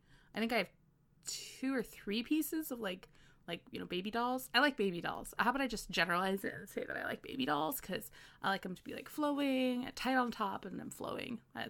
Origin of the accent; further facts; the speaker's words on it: West Coast, United States; let's just say West Coast of the US.